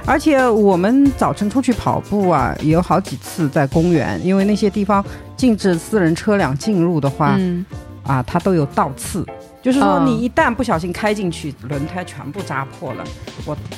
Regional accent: New Zealand; 包括我们新西兰人过去你得要申请这个卡

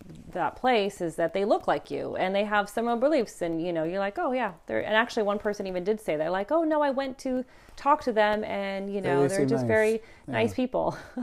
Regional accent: Morocco; and then so even though I grew up in Morocco

